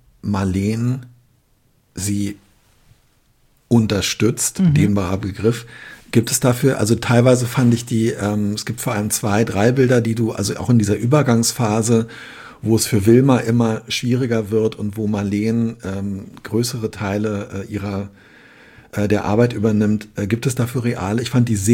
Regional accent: West Germany, Germany; Das ist für mich irgendwie als Westdeutscher natürlich eins.

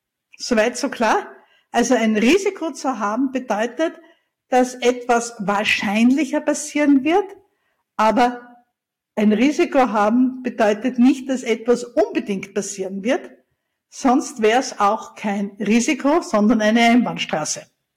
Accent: Austria; Ich bin ja Österreicherin und ich liebe unsere Berge

